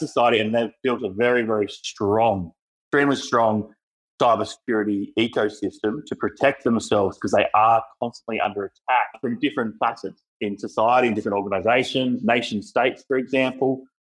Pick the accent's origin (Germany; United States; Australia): Australia; Canberra, Australian Capital Territory; And especially, I'm from Canberra. People in Canberra do not understand threat.